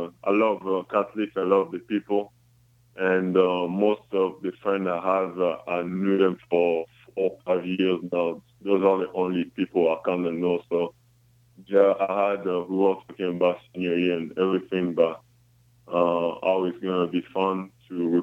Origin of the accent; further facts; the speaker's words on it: Kinshasa, DR Congo; I'm from DR Congo, in the city of Kinshasa.